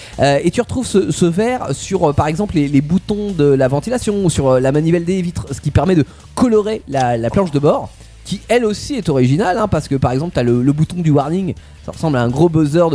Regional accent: France; Bon, après, on est français, on aime bien...

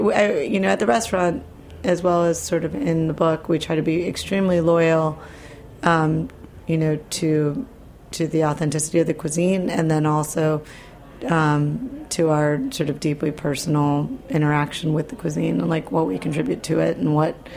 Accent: Midwest, United States; I grew up in the Midwest. My parents are from Argentina, where there are a lot of like Basque and Galician immigrants.

